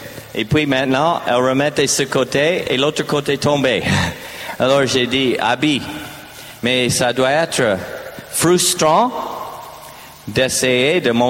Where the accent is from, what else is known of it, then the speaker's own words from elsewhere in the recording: United States; accent: American; French is a second language; Un bon accent américain.